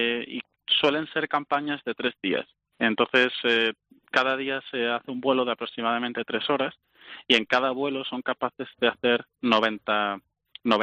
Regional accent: Málaga, Andalusia, Spain; una experiencia bastante importante para mí, que vengo de Málaga

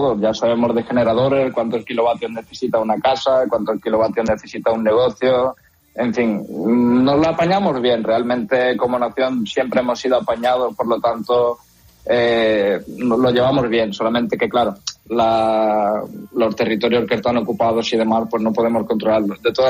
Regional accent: Huelva, Andalusia, Spain; also born or lived in Ukraine; toda mi vida prácticamente viví en Huelva. Me llevé 16 años viviendo allí

